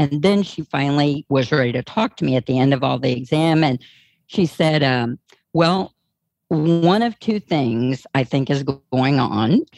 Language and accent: English; Texas, United States; now in Wisconsin, United States; I'm from Texas, so you probably picked that up on the accent. But I've lived in Wisconsin two separate times for about 10 years